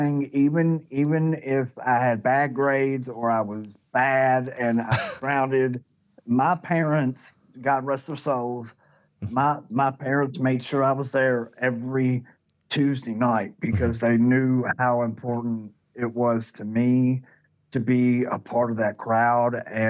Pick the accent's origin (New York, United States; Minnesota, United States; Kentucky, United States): Kentucky, United States; Louisville; I grew up in the 80s, and I grew up in Louisville, Kentucky.